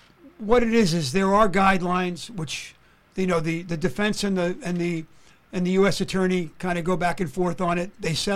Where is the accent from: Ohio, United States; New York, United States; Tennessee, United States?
New York, United States; I'm from the Bronx originally.